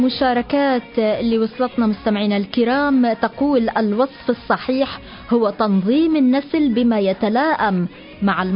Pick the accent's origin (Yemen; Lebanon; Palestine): Palestine; إحنا كمجتمع فلسطيني على مدار عقود نعيش أصعب وأحلك الظروف والأوقات